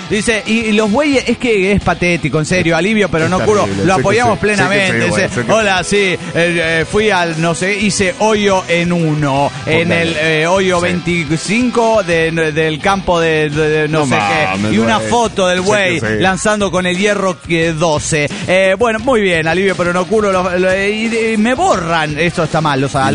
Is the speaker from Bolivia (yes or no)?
yes; Tarija, Bolivia; de Tarija, Bolivia.